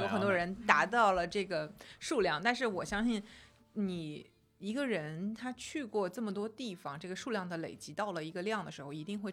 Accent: Shanghai, China; 因为他们听说我上海人之后

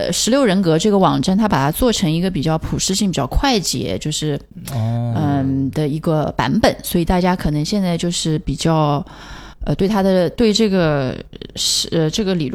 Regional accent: China; 作为中国人嘛，就是大家都很务实

